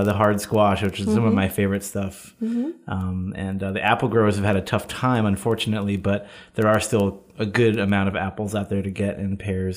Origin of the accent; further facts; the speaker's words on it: Millerton, New York, United States; an amazing greens producer out of Millerton, New York, which is my hometown.